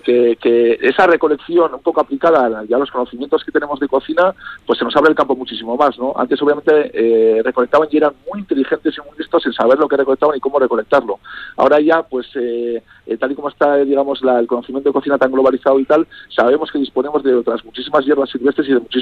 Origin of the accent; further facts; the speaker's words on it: Basque Country, Spain; Yo vengo a mi pueblo, al pueblo de donde nació mi familia, de mis abuelos, de mi ama, de donde yo me he criado, y tenía muy claro que efectivamente iba a ir con esa bandera, ¿no? La bandera es reivindicar esta identidad de la montaña alavesa